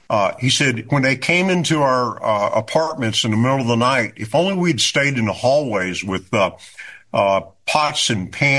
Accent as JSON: {"language": "English", "country": "United States", "said": "So this is a big moment, probably the biggest moment in my life as an American."}